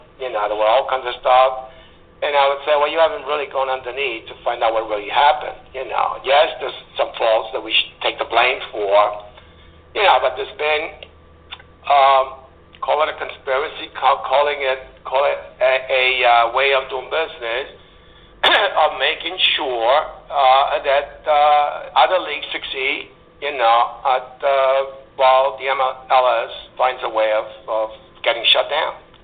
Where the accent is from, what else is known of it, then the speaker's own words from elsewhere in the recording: Bronx, New York, United States; They know I'm a local guy. They know I grew up in the Bronx like you